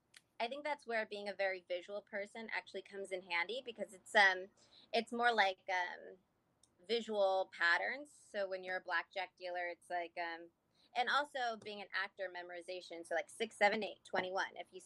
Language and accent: English; Las Vegas, Nevada, United States; also born or lived in San Diego; Born in San Diego area. But I mostly grew up in Las Vegas. So... I got a little bit of that edge